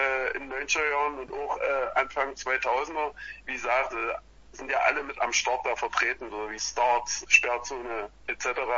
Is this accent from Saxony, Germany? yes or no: yes; Torgau, Saxony, Germany; Ich komme aus Torgau.